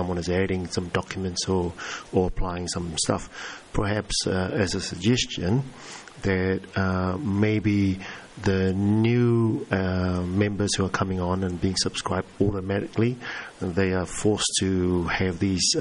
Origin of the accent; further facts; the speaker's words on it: Niue; from Niue, Pacific Islands.